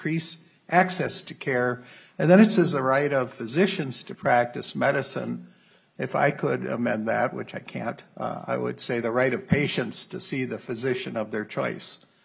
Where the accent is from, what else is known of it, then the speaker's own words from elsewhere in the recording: St. Paul, Minnesota, United States; I am from St. Paul, District 67A.